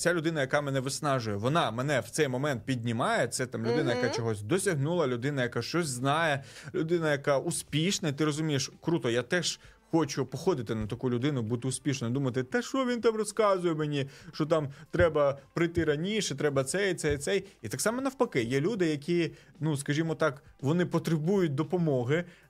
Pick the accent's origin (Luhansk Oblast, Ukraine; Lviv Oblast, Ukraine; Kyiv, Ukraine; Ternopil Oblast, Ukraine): Kyiv, Ukraine; also born or lived in Odesa Oblast; я сам народився на Одещині, але моя сім'я, ми приїхали до Києва, коли мені було 12 років, і ми там винаймали квартиру, я, моя батько і мама, мій брат.